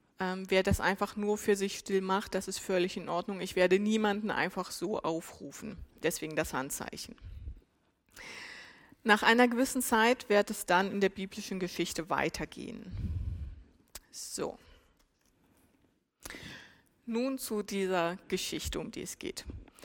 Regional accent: Saxony-Anhalt, Germany; moved away as an adult; now in Kleinsendelbach, Germany; wir kommen beide aus Sachsen-Anhalt. Wir sind auch beide 34 Jahre alt und sind seit 9 Jahren jetzt hier im Fränkischen. Und wir wohnen in Kleinsindelbach, also sogar im Landkreis Forchheim auch noch.

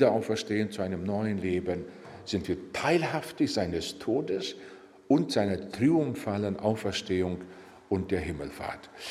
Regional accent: Miltenberg, Bavaria, Germany; ich komme aus Miltenberg am Main, da sind meine Frau und ich zu Hause.

